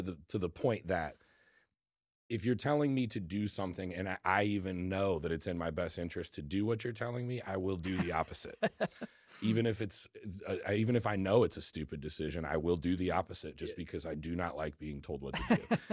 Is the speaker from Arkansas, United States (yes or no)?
no; St. Charles, Missouri, United States; also born or lived in Kansas City; But, yeah, I was born in St. Louis or in St. Charles. Mm-hmm. Lived here almost my whole life.